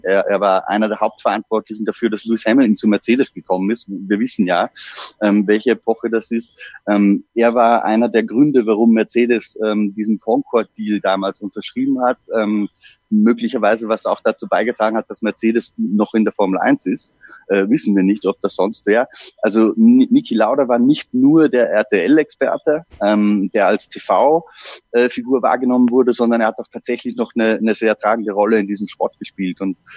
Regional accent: Austria; Ich bin Jahrgang 1982 in Österreich aufgewachsen

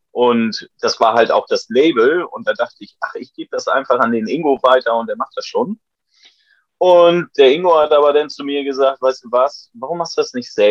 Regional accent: Bad Bramstedt, Schleswig-Holstein, Germany; now in Bremen, Germany; Ich bin zugezogener, ja, ich bin Schleswig-Holsteiner, ich komme eigentlich aus Bad Bramstedt, das ist so eine Kleinstadt, so circa, ich würde jetzt mal sagen 30, 40 Minuten nördlich von Hamburg

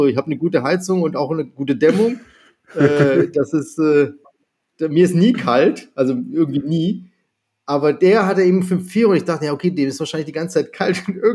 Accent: Germany; born there; Aber geboren bin ich in Deutschland.

